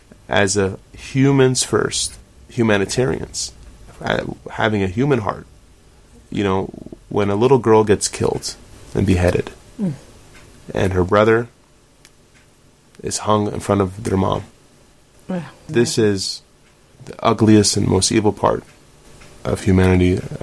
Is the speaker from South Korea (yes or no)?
no; United States; as an American first that happens to be Chaldean, we are forever indebted to our soldiers, to our troops.